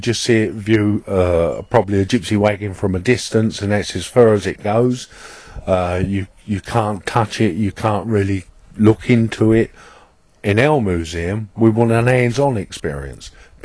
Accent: Marden, South East England, United Kingdom; I'm a gypsy from Marden in Kent.

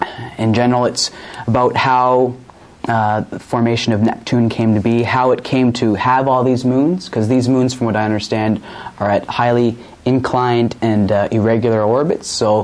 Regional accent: Stoney Creek, Ontario, Canada; I'm from Stony Creek originally.

